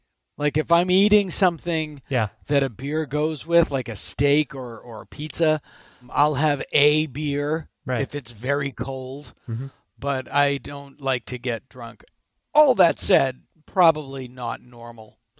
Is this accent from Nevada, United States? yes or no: no; Boston, Massachusetts, United States; also born or lived in San Francisco; And prior to that, I lived in San Francisco for a couple of years, but I'm from Boston originally.